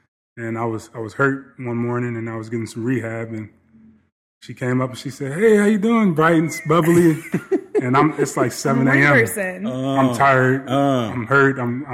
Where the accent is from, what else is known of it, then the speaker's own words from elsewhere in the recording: Chicago, Illinois, United States; So I grew up, born and raised in Chicago, the youngest of three, two older siblings.